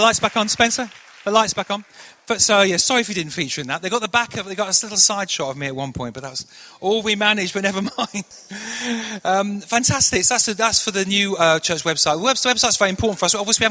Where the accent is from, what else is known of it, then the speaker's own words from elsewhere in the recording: Manchester, North West England, United Kingdom; I'm not a Londoner. I come from Manchester, which feels like another country.